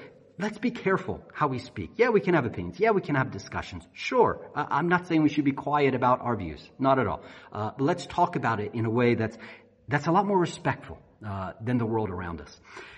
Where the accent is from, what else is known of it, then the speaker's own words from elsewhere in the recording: United States; moved away as an adult; I grew up in the United States. I'm 40 now, so 41. So all these years, since then, I've lived on this side of the Atlantic.